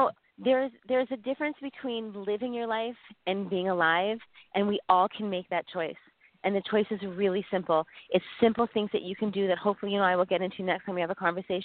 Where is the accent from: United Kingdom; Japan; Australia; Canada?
Canada; now in Key Biscayne, United States; I tell everybody from home, I'm Canadian